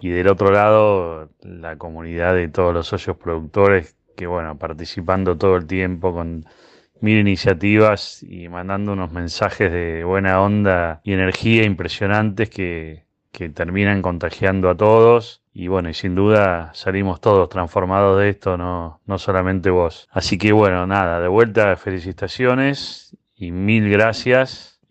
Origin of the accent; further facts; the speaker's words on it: Buenos Aires, Argentina; de Colegiales.